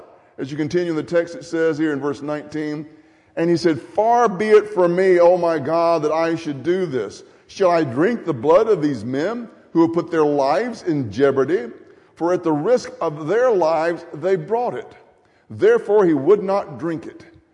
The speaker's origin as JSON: {"language": "English", "town": "Grenada", "region": "Mississippi", "country": "United States", "tie": "born or raised there", "said": "when I was growing up, I was firmly convinced that the water in my hometown of Grenada, Mississippi, was the best water in the world."}